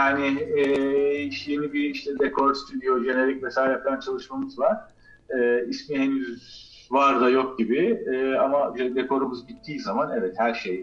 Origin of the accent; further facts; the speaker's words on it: İzmir, Turkey; İzmir'de doğdum, büyüdüm.